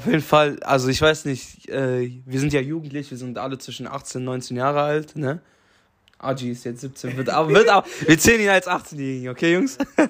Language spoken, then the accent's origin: German; Dortmund, North Rhine-Westphalia, Germany; Bei uns gibt es so ein Gewerbegebiet, bei uns in Dortmund.